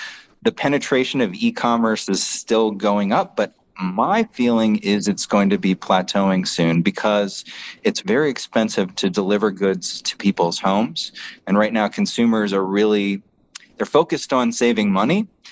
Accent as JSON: {"language": "English", "country": "United States", "said": "So in my home country of the USA, that's a very small percentage compared to what it was, say, 20 years ago."}